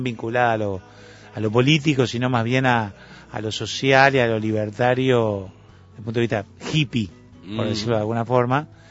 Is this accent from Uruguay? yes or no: yes; Montevideo, Uruguay; moved away; con la mirada puesta, con el norte puesto en Montevideo, en mi país. Yo adoro este país, amo este lugar